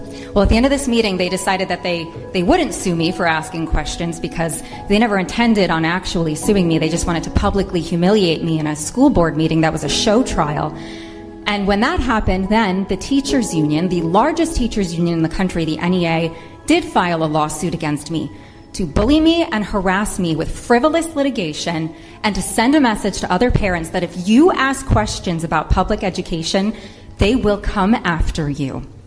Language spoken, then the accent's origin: English; Rhode Island, United States; I am a mother from Rhode Island